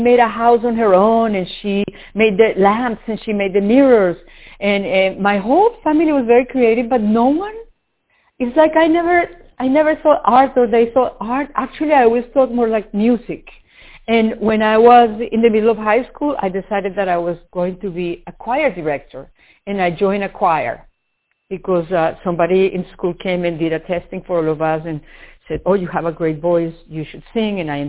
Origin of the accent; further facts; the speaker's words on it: Bogota, Bogotá, Colombia; now in New York, United States; Imagine Midtown here. Imagine two blocks from MoMA. That's where I grew up in Bogota.